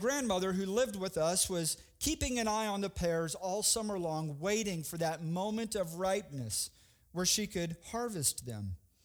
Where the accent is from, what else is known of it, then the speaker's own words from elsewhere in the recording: Houston, Texas, United States; Where I was growing up in Houston, the same was true for apples and pears.